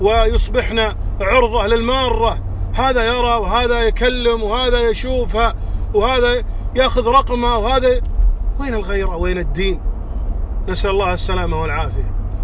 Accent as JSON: {"language": "Arabic", "country": "Kuwait", "said": "عندنا في هذا البلد، في بلدنا الكويت."}